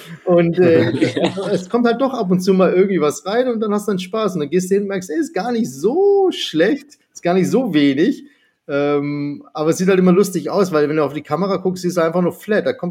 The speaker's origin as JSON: {"language": "German", "country": "Germany", "tie": "born there", "said": "Aber geboren bin ich in Deutschland."}